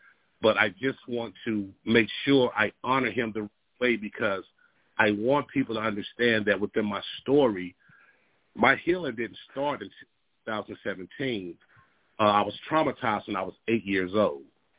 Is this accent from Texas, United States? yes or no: no; Asheville, North Carolina, United States; also born or lived in Winston-Salem; I am from Asheville, North Carolina, born in Winston-Salem, but I am from Asheville, North Carolina.